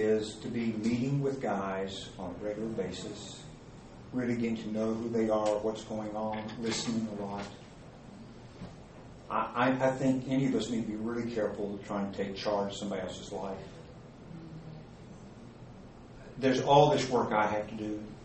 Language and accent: English; Scotland, United Kingdom; My God, I'm Scottish.